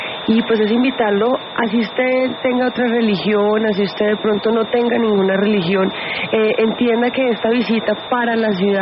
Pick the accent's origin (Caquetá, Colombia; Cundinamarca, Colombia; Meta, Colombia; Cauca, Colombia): Meta, Colombia; Villavicencio; Yo soy de Villavicencio